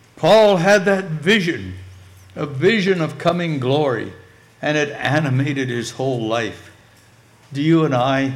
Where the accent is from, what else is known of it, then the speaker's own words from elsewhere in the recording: Canada; as a Canadian